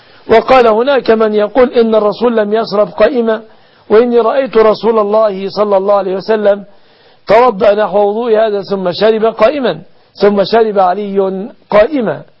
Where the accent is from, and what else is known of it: Egypt